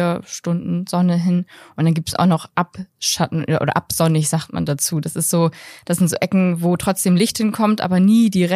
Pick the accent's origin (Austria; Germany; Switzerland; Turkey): Germany; Bremen